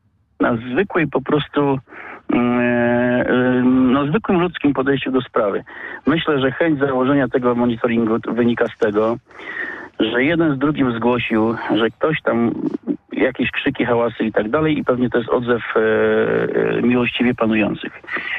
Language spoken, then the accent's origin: Polish; Greater Poland Voivodeship, Poland; ja pochodzę z małej miejscowości pod Poznaniem i tam spędziłem całe dzieciństwo